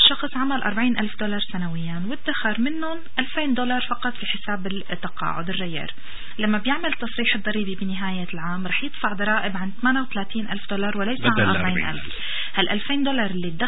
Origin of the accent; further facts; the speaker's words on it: Syria; now in Canada; وعلى بلدنا سوريا